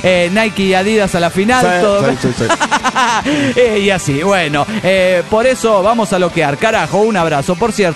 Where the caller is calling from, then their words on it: Managua, Nicaragua; de Managua, Nicaragua.